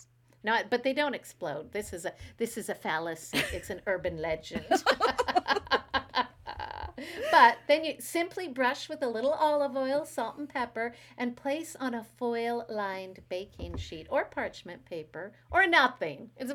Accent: Canada; moved away as an adult; also born or lived in Asia; now in Beijing, China; I am a Canadian gal who's been living and teaching in Asia for the last 20-some years, and I'm presently stuck in Beijing

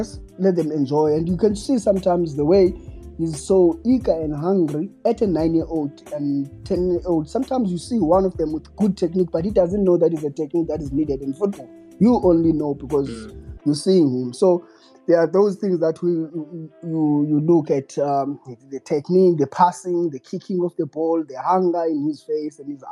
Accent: Cape Town, Western Cape, South Africa; I'm from Cape Town. I was born and raised in Cape Town.

